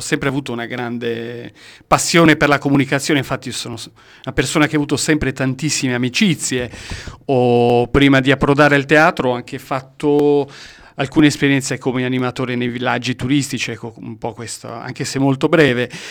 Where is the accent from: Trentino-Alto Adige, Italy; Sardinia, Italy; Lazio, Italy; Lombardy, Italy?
Sardinia, Italy; Sono sardo, sì.